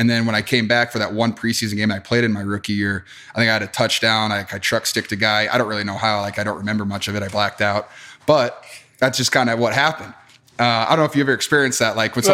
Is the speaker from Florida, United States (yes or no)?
no; Wisconsin, United States; So just growing up in Wisconsin.